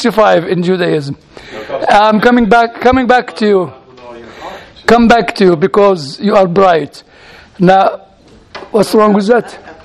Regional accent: United Kingdom; Don't forget, I'm British. I don't understand.

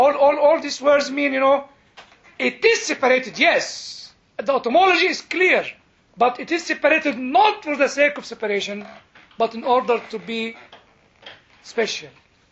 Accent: United Kingdom; Well, I'm sorry, I'm still British a little bit.

